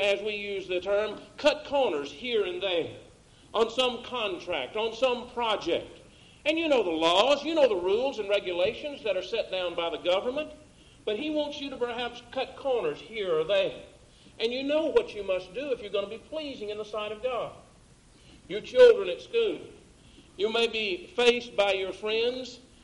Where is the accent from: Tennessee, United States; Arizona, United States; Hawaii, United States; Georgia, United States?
Georgia, United States; Atlanta; I was raised and I grew up driving in Atlanta.